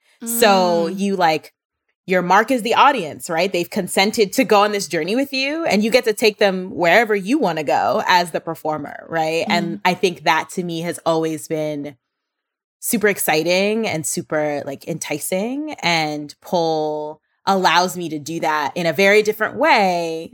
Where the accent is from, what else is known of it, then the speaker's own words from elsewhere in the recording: Brooklyn, New York, United States; As my tagline suggests, I was born and raised in Brooklyn.